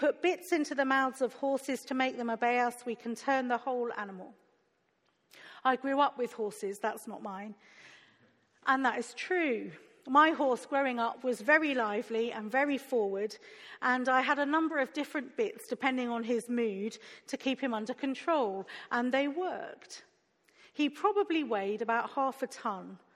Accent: South East England, United Kingdom; I told you earlier that I grew up in Sussex. I grew up in a village near Ashdown Forest, Winnie the Pooh country

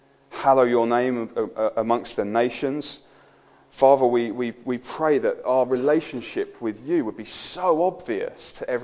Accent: Birmingham, West Midlands, United Kingdom; No, I'm from Birmingham, so I can get away with saying it.

